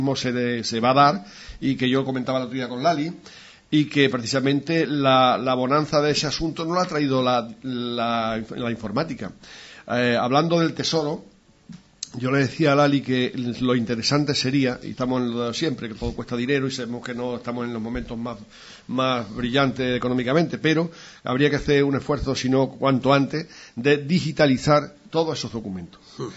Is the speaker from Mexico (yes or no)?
no; Spain; Entonces yo, que soy muy español de botijo y siesta